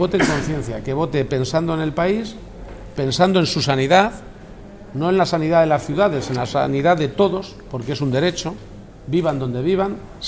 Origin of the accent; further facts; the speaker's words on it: Spain; Y que tanto nos ofenden como españoles